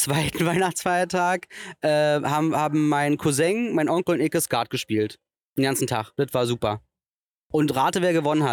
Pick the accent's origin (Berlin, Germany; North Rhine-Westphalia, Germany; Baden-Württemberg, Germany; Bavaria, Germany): Berlin, Germany; ich komme aus St. Eglitz. Wie wir Steglitzer sagen.